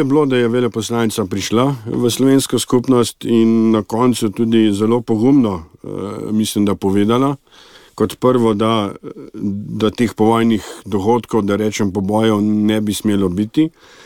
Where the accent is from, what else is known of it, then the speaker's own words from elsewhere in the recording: Škofja Loka, Upper Carniola, Slovenia; Jaz prihajam iz Škofje Loke